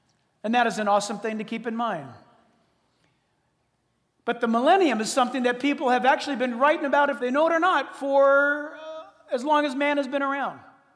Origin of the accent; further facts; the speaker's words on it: United States; I'm not just saying this because I'm an American. I'm not just saying this because I love my country.